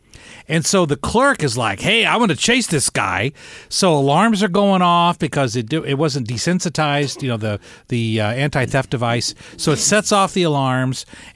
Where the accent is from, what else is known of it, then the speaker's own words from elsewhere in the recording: Illinois, United States; they were, like, from my hometown in Southern Illinois.